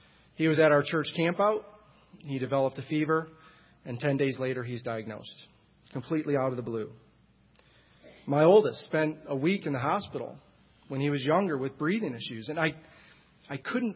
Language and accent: English; Michigan, United States; He farmed 5,000 acres in my home state of Michigan.